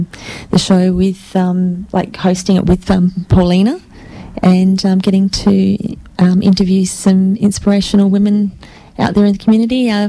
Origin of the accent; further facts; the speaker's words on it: Albany, Western Australia, Australia; now in Perth, Australia; I grew up in Albany, and I came to Perth